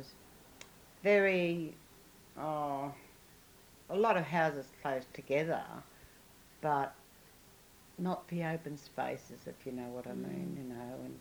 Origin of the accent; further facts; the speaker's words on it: Wyong, New South Wales, Australia; also born or lived in Wellington; And I was born in Wellington, but I was only 6 months old when I left there. Well, then we came to Wyong, and there he was a mixed farmer.